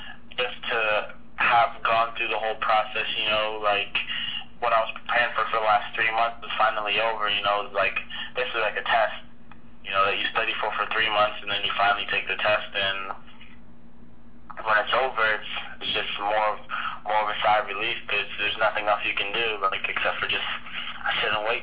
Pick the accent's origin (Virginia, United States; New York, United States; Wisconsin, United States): Virginia, United States; Yeah, I'm from Northern Virginia.